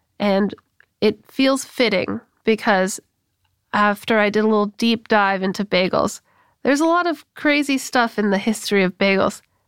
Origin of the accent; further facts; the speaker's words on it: Los Angeles, California, United States; In my heart, I think I'm a New Yorker, but I'm not. Born and raised in LA.